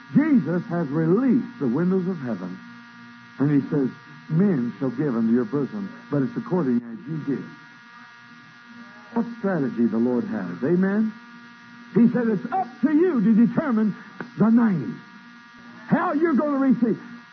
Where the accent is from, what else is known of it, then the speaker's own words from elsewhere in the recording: Shawnee, Oklahoma, United States; born there; And I remember my grandma, I was born in Shawnee, Oklahoma.